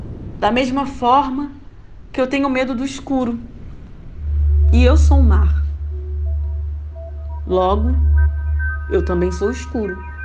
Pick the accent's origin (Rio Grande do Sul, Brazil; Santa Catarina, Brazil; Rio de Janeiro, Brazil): Rio de Janeiro, Brazil; Eu sou de vários lugares, mas eu costumo dizer que eu sou cria de Bangu.